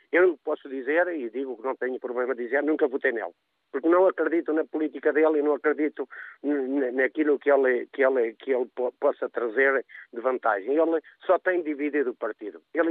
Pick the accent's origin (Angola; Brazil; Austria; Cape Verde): Angola; now in Valpaços, Portugal; eu tenho 71 anos, vivo em Valpaços, vim de Angola em 1975, filiei-me no PSD em 1976.